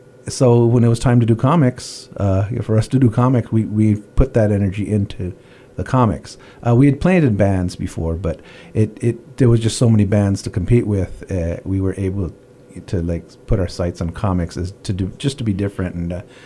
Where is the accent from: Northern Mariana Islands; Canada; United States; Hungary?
United States; Oxnard, California; we're from Oxnard, 60 miles away from LA, you know, we started our little scene and had our punk bands.